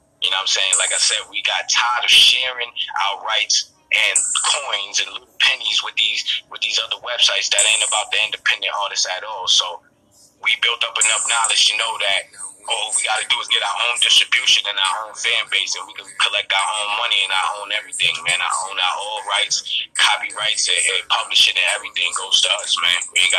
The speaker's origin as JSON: {"language": "English", "region": "New York", "country": "United States", "tie": "born or raised there", "said": "growing up in New York, you know, back in the day, late 90s, early 2000s"}